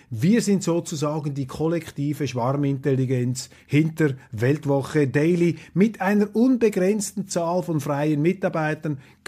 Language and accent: German; Switzerland; für mich als Schweizer, weltoffener Schweizer gewissermaßen